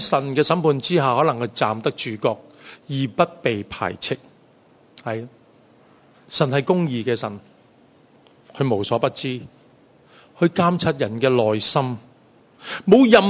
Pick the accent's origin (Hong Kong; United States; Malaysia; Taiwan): Hong Kong; 我们香港人都会用死狗去描绘一些衰人啦、没用的人啦